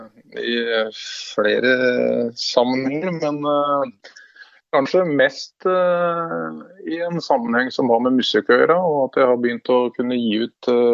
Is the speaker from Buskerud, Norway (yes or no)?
yes; Vestfossen, Buskerud, Norway; Jeg kommer fra Vestfossen